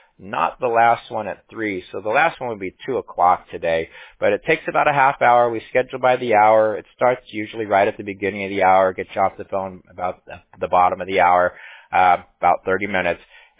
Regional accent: Fountain Valley, California, United States; now in Menifee, United States; I'm actually still local. I grew up in Fountain Valley, not far from Santa Ana. I went to Fountain Valley High School.

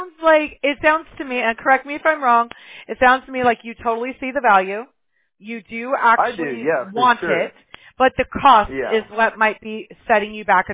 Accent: Mobile, Alabama, United States; born there; I was born in Mobile, Alabama. You're my people.

